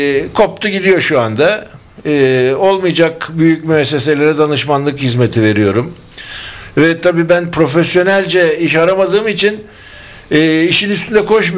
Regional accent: İzmir, Turkey; İzmir'de doğdum, İzmir'de yaşıyorum.

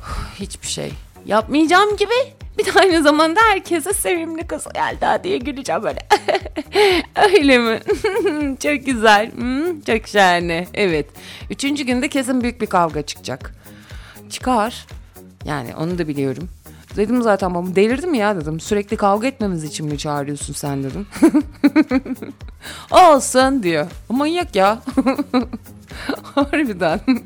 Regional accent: Gümüşhacıköy, Amasya, Turkey; now in Istanbul, Turkey; Doğma büyüme Amasyalıyım. Amasya Gümüşhacık köylüyüm. Kaç? 97'den beri İstanbul'dayım.

